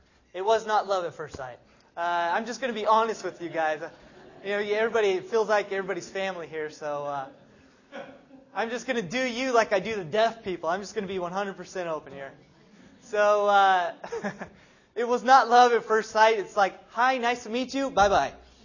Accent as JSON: {"language": "English", "town": "Sacramento", "region": "California", "country": "United States", "said": "I'm from California, from Sacramento, which is close to San Francisco."}